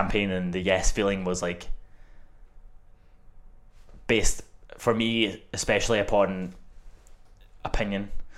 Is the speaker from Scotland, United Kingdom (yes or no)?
yes; Scotland, United Kingdom; accent: Scottish; because of my Scottish accent and because when I'm passionate about something I get louder, people think that I'm really angry about these things